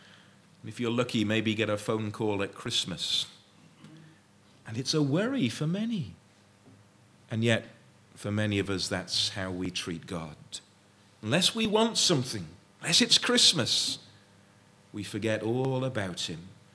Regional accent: Wrexham, Wales, United Kingdom; That's where I'm from. That's where I'm born. I didn't have a choice in the matter. I didn't ask to be born in Wrexham. I was born in Wrexham.

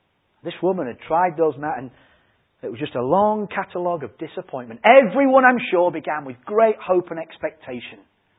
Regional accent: Yorkshire and the Humber, United Kingdom; That was because I'm a Yorkshireman, it was cheaper.

